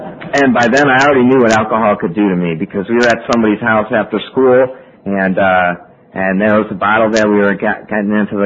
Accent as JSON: {"language": "English", "town": "Cleveland", "region": "Ohio", "country": "United States", "tie": "born or raised there", "said": "I grew up over here. I grew up down in Cleveland on East 71st Street, you know, and I got had a mom and a dad, and I have two older brothers, and I have a twin sister"}